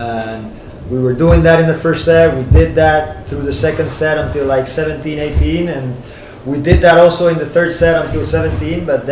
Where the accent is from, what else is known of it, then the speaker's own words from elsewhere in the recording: Puerto Rico; back in my hometown in Puerto Rico.